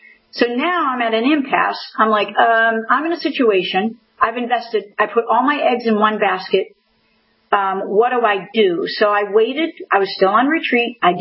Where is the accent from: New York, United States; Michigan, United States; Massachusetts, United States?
Massachusetts, United States; Spencer; And I ended up going right back to my hometown, which was Spencer, Massachusetts, and stayed with my uncle and aunt for about 3 months or so.